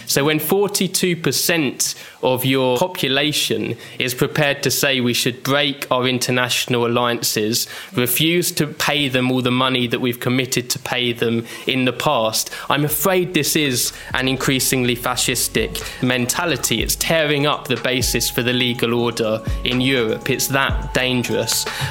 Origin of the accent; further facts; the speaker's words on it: United Kingdom; in my home country, in the UK.